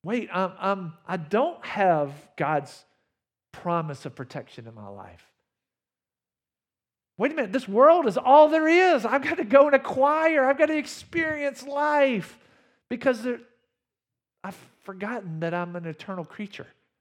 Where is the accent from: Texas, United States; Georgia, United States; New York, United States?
Georgia, United States; Athens; I grew up in Athens, Georgia, and I drive home to see my family.